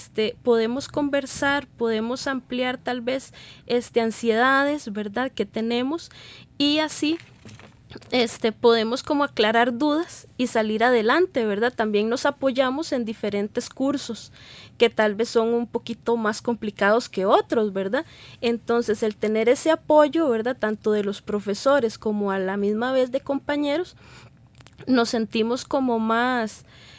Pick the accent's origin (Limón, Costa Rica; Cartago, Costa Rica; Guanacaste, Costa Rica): Cartago, Costa Rica; a pesar de que yo soy de Cartago, cuando hice el trámite para para estudiar acá, era de zona alejada.